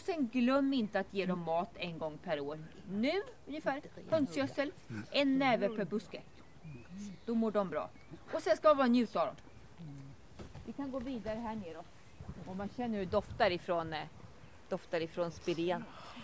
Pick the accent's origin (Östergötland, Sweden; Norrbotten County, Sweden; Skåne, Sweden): Östergötland, Sweden; jag var nere på Vikbolandet, där jag kommer ifrån.